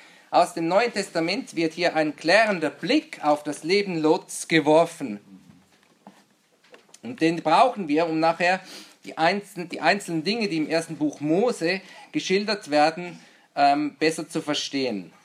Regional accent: Switzerland; Wie ihr meinem Dialekt anhört oder meiner Sprache, komme ich aus der Schweiz und wir Schweizer gelten als Volk der Kompromisse.

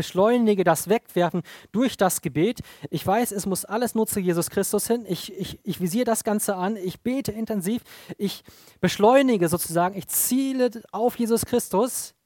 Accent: Lower Saxony, Germany; Ich komme ursprünglich aus Ostfriesland

